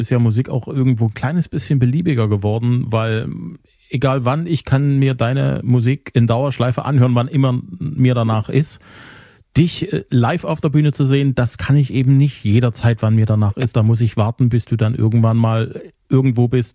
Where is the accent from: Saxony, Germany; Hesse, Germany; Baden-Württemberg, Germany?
Saxony, Germany; Zwickau; Ich komme aus Zwickau.